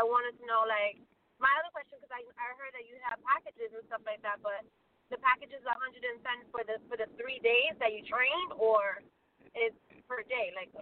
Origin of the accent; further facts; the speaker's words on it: New York City, New York, United States; So, yeah, I'm born and raised in New York, too. But what the Queens I'm a part of right now is by Jamaica.